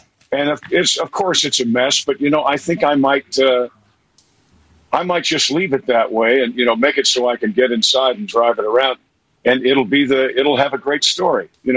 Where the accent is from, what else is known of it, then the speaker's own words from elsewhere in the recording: Mount Kisco, New York, United States; I'm from New York. So I'm from Mount Kisco, New York, in Westchester County.